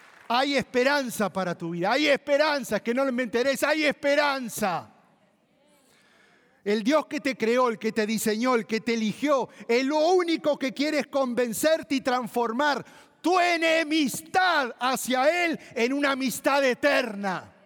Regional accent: Argentina; Vuelvo a migración. Nacionalidad, argentino. Hijo, porque es lo que soy.

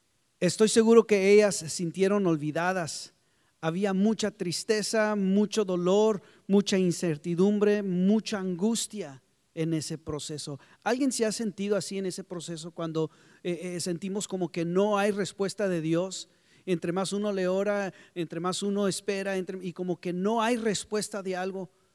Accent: McAllen, Texas, United States; fuimos de donde nosotros somos, de McAllen, Texas, a frontera de México. ¿Cuántos conocen McAllen, Texas, por ahí? Bueno, esa área, yo soy de ahí.

